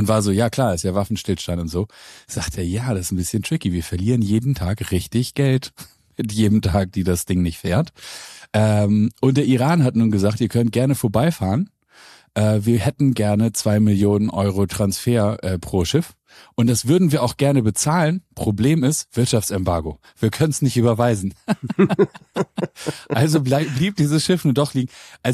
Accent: Hamburg, Germany; also Fähre sagt man als Hamburger

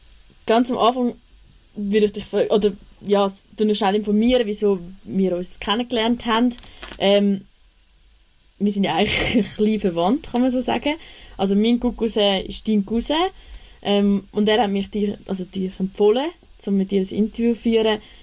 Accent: Küsnacht, Zurich, Switzerland; ich komme auch aus Küsnacht

